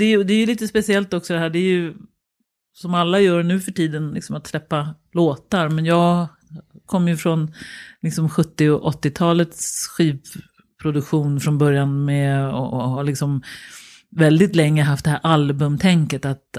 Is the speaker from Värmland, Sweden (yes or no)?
no; Danderyd, Stockholm County, Sweden; Oj, Danderyd.